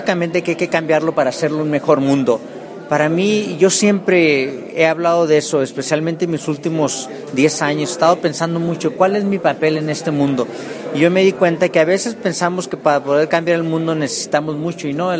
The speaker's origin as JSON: {"language": "Spanish", "country": "Mexico", "also_born_or_lived": "United States", "lives_now": "Colombia", "said": "Yo, lógicamente, como mexicano, el haber formado la mayor parte profesional de mi vida en Estados Unidos, el regresar no nada más a México, pero el estar en Colombia ahora"}